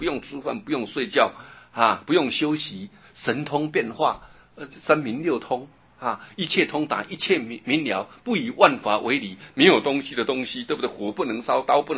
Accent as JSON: {"language": "Chinese", "country": "China"}